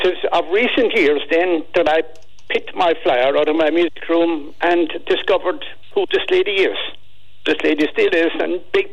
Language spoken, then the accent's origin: English; Ireland; because the fact that I was from Ireland, he was very interested